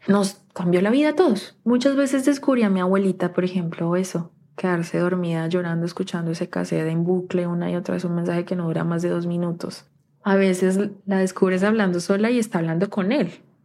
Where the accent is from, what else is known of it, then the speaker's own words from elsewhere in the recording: Palmira, Valle del Cauca, Colombia; en mi casa, en mi pueblito, en Palmira.